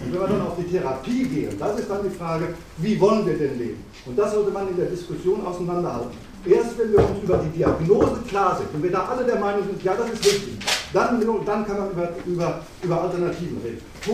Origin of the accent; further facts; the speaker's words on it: Mainz, Rhineland-Palatinate, Germany; ich komme aus Mainz und bin auch dort in der Wachstumsgruppe aktiv.